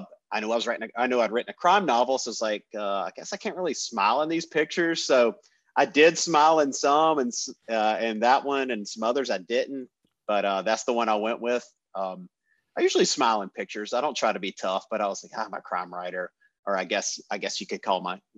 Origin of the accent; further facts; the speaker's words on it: the South, United States; people wanted to talk Southern fiction because I was the guy from the South.